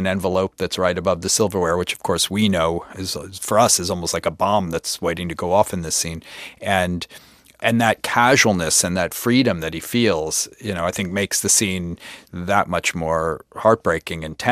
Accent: Brooklyn, New York, United States; I came from Brooklyn. I sort of had the thing of feeling like an insider and an outsider because I both grew up in New York in a sense

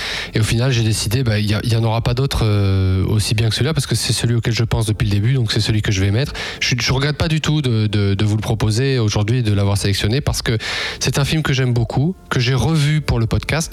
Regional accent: France; c'est une observation nationale de nos habitudes en tant que Français

